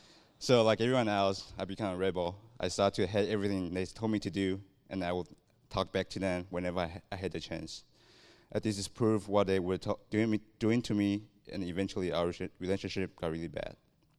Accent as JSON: {"language": "English", "country": "Taiwan", "said": "I'm from Taiwan, a small country next to China."}